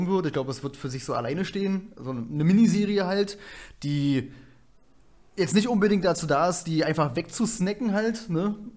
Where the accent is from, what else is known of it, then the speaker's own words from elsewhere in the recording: Germany; Ist für uns als Deutsche natürlich blöd, weil die Engländer und Russen und die sprechen auch alle Deutsch.